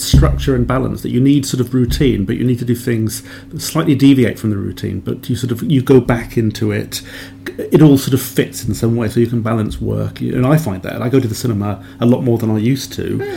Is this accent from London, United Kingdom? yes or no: no; Cardiff, Wales, United Kingdom; born there; because I was born in Cardiff, so I took it for granted, but people would always say, oh, it's a beautiful city.